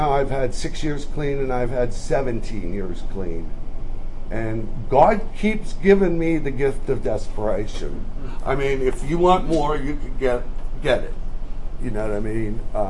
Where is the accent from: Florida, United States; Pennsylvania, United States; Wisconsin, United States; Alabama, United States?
Pennsylvania, United States; Pittsburgh; I'm from Pittsburgh, power.